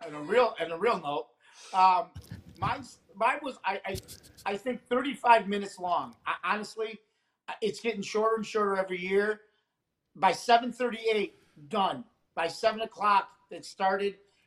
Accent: Syracuse, New York, United States; I mean, obviously, we on the north side where I did most of my trick-or-treating of Syracuse, you heard of that all the time.

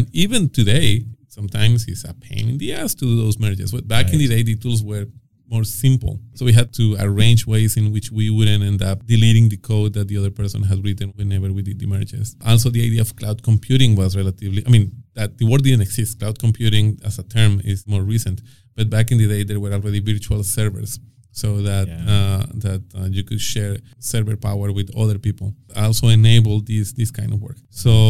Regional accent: Colombia; And we are from Colombia, my wife and I, so she was doing voiceovers in Spanish primarily back then.

